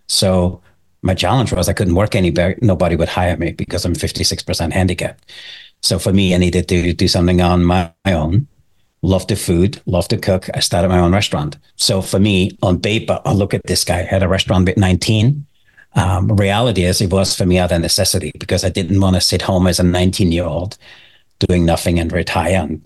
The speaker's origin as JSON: {"language": "English", "country": "Austria", "tie": "born or raised there", "said": "I'm born and raised in Austria. So if you can't tell from my accent, and I'm not a, you know, a resident of the US. So I'm native Austrian, had the opportunity to grow up in a small town."}